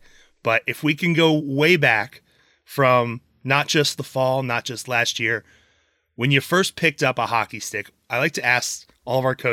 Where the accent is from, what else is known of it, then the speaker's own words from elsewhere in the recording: Upper Darby, Pennsylvania, United States; I grew up in Upper Darby.